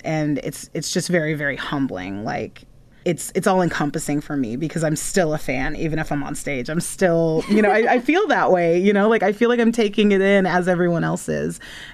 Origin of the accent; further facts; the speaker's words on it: Tulsa, Oklahoma, United States; born there; You know, like I was born in Tulsa.